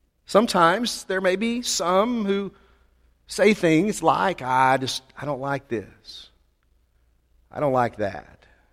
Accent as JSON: {"language": "English", "town": "Mesquite", "region": "Texas", "country": "United States", "tie": "born or raised there", "said": "Okay, I grew up in Mesquite, so maybe we only did this in Mesquite."}